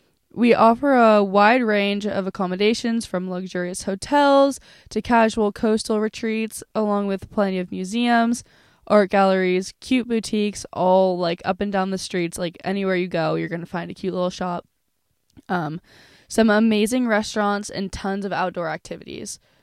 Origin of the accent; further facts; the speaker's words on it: La Jolla, California, United States; I was actually born and raised in La Jolla and super blessed to live there.